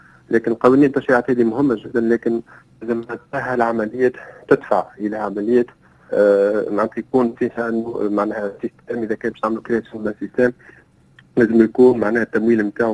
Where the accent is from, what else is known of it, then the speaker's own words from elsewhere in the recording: Tunisia; احنا في تونس ديما نقول